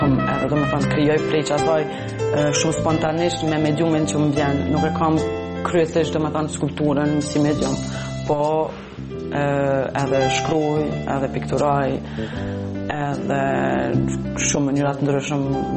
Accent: Switzerland; now in Kosovo; Jam lindë dhe jam rrit në Zvicër e kam vendosë me ardhë, me jetu e me punu në Kosovë.

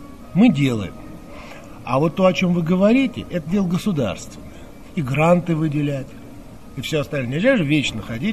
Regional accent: Armenia; И эта страна, наша страна, вернее, Армения, моя малая родина

